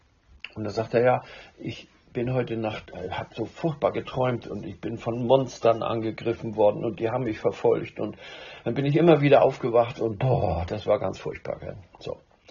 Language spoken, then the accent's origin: German; Hamburg, Germany; Wie war das in Norddeutschland? Ich bin aus Hamburg.